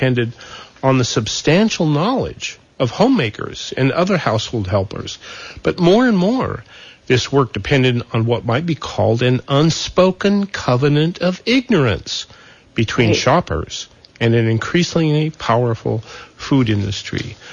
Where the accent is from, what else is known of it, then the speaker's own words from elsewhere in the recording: Montana, United States; I was raised in Montana, and spent a lot of time on a little farm near Belfry, Montana, and we grew the food we ate.